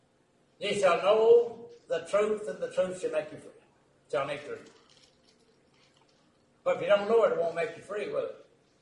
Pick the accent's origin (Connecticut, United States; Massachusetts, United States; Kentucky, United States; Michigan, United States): Kentucky, United States; I know Loretta and I grew up in Kentucky. I know we like cornbread.